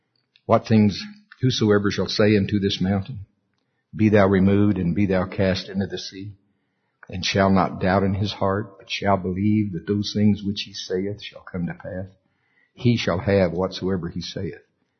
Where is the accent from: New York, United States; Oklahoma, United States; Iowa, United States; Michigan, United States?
Oklahoma, United States; And then we're from Oklahoma. We've seen tornadoes.